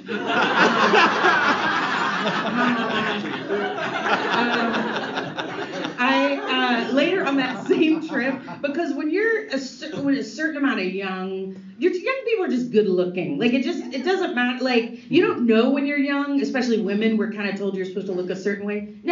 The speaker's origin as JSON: {"language": "English", "country": "United States", "said": "So I was only a junior there, so I wasn't Rus, but I was from America, so I was a bit of a celebrity."}